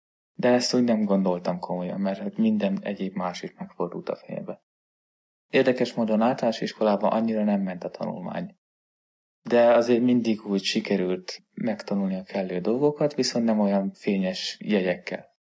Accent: Göd, Pest, Hungary; diakónus, Gödről származom.

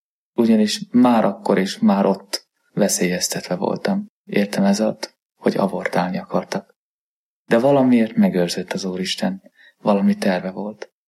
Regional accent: Göd, Pest, Hungary; Gödről származom. Édesanyám meg édesapám is pedagógus. Egészen kisgyermek voltam, amikor édesanyámékhoz kerültem, hiszen engem örökbe fogadtak.

